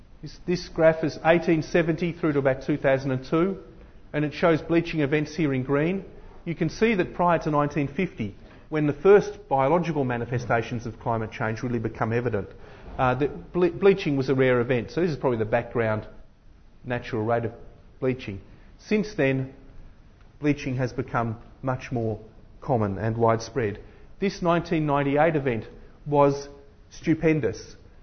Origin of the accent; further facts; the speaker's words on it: Australia; And as an Australian, I must say I've been watching for the last 5 or 6 years